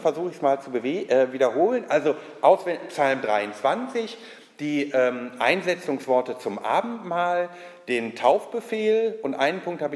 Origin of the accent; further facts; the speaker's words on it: Bielefeld, North Rhine-Westphalia, Germany; ich komme aus Westfalen, hören Sie vielleicht an der Aussprache, aus Bielefeld, ich bin erst seit 4 Jahren hier